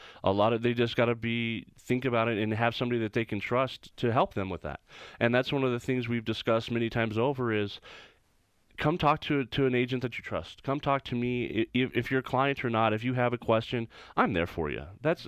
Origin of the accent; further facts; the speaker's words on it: Artesia, New Mexico, United States; I'm from Artesia.